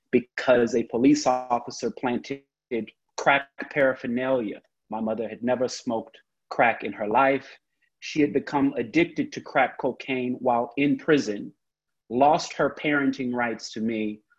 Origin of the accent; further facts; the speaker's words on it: Oklahoma, United States; I was born and raised in Oklahoma during the 1980s crack epidemic and the 1990s global HIV pandemic.